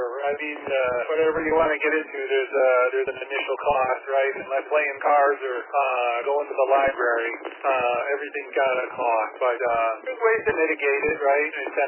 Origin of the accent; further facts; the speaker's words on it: Henrietta, New York, United States; Yes, I am born and raised in Henrietta. I've lived in Henrietta all but 3 years of my life. I'm close to my folks who still live in Henrietta. So, I mean, it's not the perfect town, but it's my hometown. So I was born there